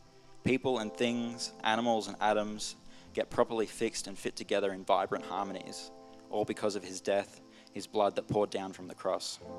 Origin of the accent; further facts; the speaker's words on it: Brisbane, Queensland, Australia; moved away; I'm from Brisbane originally, so all my family is in Brisbane. And so I felt God call me to move away